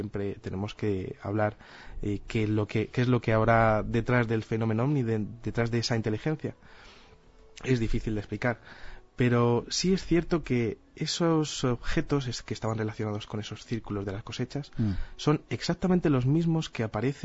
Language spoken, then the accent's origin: Spanish; Community of Madrid, Spain; No, soy madrileño.